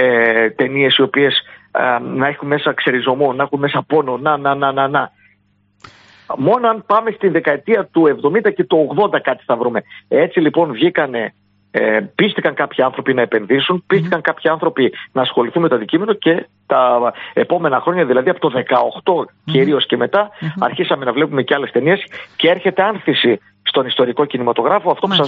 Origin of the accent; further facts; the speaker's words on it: Eastern Macedonia and Thrace, Greece; εγώ τώρα αγαπώ και ιδιαίτερα τον Εύρο, mm-hmm. γιατί είναι και η πατρίδα μου.